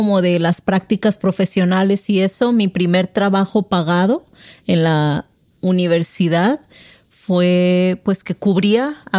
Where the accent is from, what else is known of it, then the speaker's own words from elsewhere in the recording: Manzanillo, Colima, Mexico; also born or lived in Nayarit / Zihuatanejo; yo nací en Manzanillo, Colima. Y mi niñez fue muy bonita, pero nos mudábamos mucho con mi familia por el trabajo de mi papá. Entonces, viví en Manzanillo, en Nayarit, en Zihuatanejo, otra vez en Manzanillo, y estuvimos mudándonos mucho.